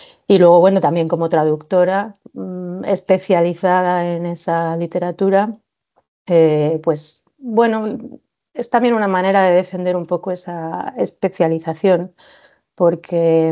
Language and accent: Spanish; Spain; sobre todo en España, que es de donde soy